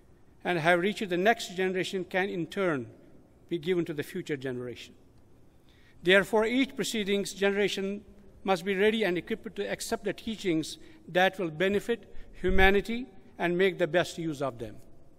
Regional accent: Jammu and Kashmir, India; now in Canada; Born and raised in Kashmir, India, living in Canada from last 18 years, I'm really blessed to be in this country

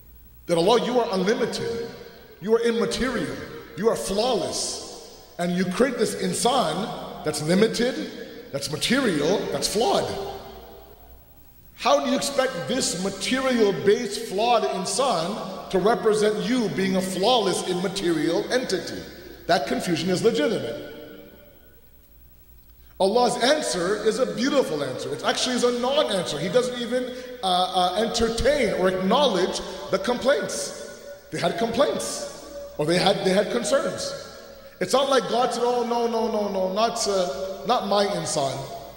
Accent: Toronto, Ontario, Canada; I remember growing up in Toronto

